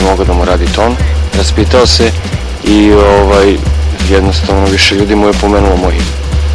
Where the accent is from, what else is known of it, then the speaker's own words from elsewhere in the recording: Borča, Belgrade, Serbia; Iz Beograda. Borče, preciznije.